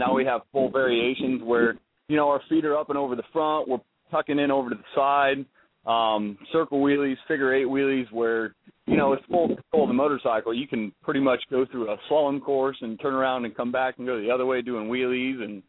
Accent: Decatur, Indiana, United States; moved away as an adult; also born or lived in Flint, United States; I grew up in Decatur, Indiana. My family's got about a 2,000-acre farm down here, and Very, very faith-based. I moved up to Flint, Michigan to go to college

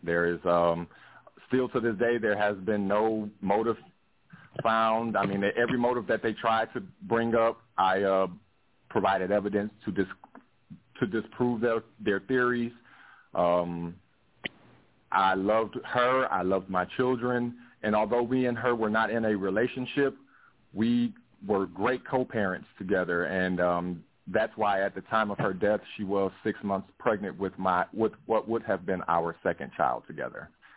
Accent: Cleveland, Ohio, United States; moved away as an adult; now in Georgia, United States; Well, no, I'm initially from Cleveland, Ohio, so my moving down here was strictly for my children.

